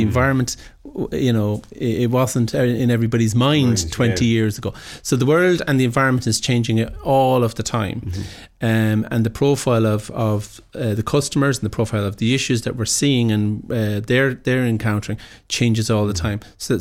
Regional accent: Ireland; As Irish people, we're not always great at it.

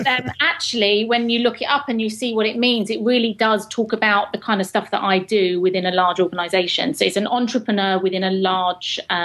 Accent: England, United Kingdom; accent: English

